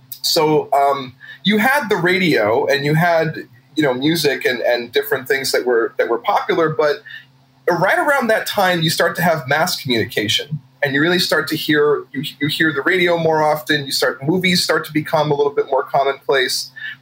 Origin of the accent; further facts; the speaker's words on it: New England, United States; now in New Orleans, United States; So I live in New Orleans. I've been here for a couple of years. Absolutely love it. I'm originally from New England.